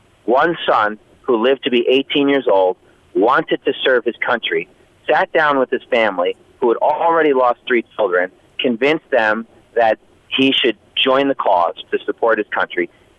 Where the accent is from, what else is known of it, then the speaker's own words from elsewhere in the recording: New York, United States; I am originally from New York, so I think I can pull this off.